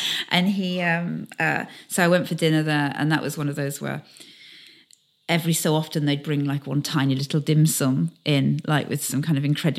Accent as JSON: {"language": "English", "town": "Carlisle", "region": "North West England", "country": "United Kingdom", "said": "I'm from Carlisle, you know. Seen it all."}